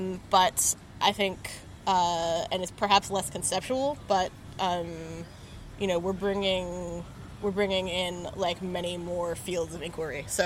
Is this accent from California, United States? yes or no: no; Boston, Massachusetts, United States; moved away as an adult; I grew up in Boston, Massachusetts. I went to Brookline High School and lived there till I was 18, and then moved to New York for college.